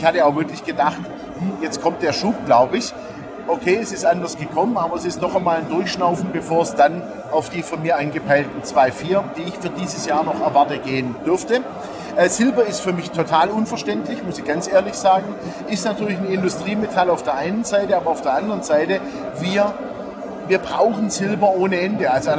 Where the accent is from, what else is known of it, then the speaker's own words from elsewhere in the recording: Stuttgart, Baden-Württemberg, Germany; born there; Also erstmal Stuttgart ist meine Geburtsstadt, ja, habe ich ja auch lange genug gelebt und es ist immer wieder schön, mal heimzukommen, logischerweise.